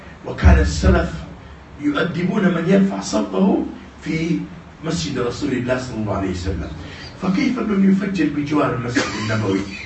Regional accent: Saudi Arabia; كما عندنا في بلادنا السعودية

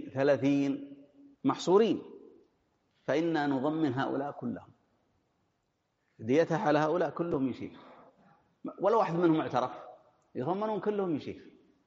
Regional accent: Hejaz, Saudi Arabia; عندنا في الحجاز يقولون زقاق، أو هنا فريج ولا لا

